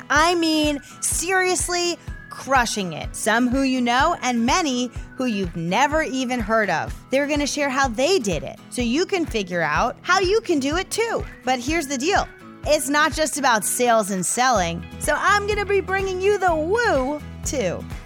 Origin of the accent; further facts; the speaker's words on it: New Jersey, United States; New Jersey / New York. I don't know what exit.